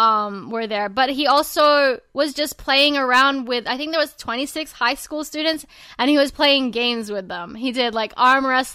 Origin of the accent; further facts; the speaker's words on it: Australia; I don't even know the 50 states. I don't know the presidents. Because, I was brought up on Australian history